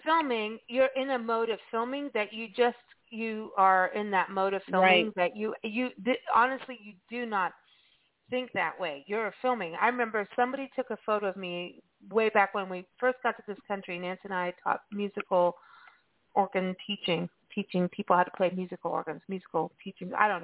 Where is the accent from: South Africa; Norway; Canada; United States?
South Africa; moved away; I'm fresh from Africa. I'm gonna tackle you, dude. I'm gonna take you down.